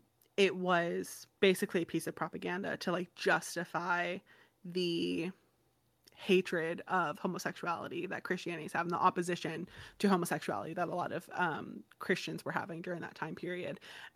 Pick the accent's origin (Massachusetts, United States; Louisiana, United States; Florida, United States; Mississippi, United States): Florida, United States; I mean, I'm originally from Florida, which I think I don't even have to elaborate anymore.